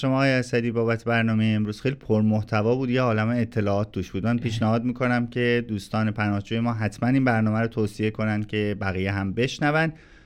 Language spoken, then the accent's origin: Persian; Iran; قانونی از ایران نمیتونستم خارج بشم